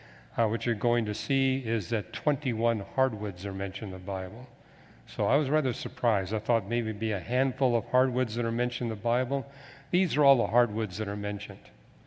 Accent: British Columbia, Canada; I grew up in British Columbia, which is almost entirely filled with softwood forests.

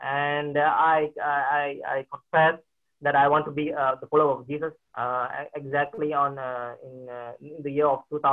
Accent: Malaysia; moved away as an adult; now in Netherlands; I'm from Malaysia originally, and I've been living in the Netherlands for almost going to be 7 years.

